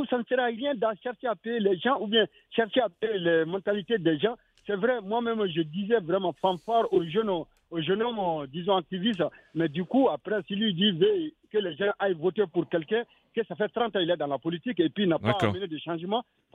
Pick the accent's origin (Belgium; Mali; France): Mali; Vraiment, en tant que Malien, moi j'inviterais vraiment tous les Maliens à la retenue